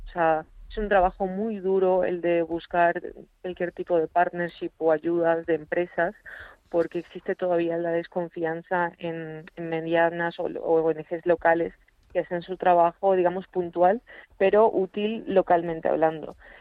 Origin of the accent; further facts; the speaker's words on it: Paraguay; Spanish is a second language; also born or lived in Spain; now in Ukraine; Me crié en Latinoamérica, en Paraguay, y luego también estuve viviendo en España 8 años antes de regresarme a Ucrania.